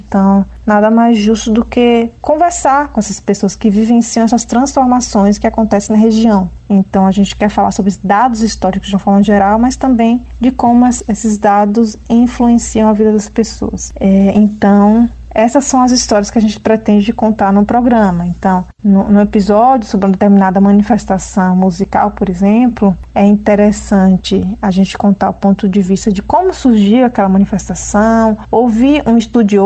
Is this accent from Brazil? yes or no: yes; Bonfim, Brazil; nós somos de Bonfim, então o programa surgiu para falar sobre a nossa cidade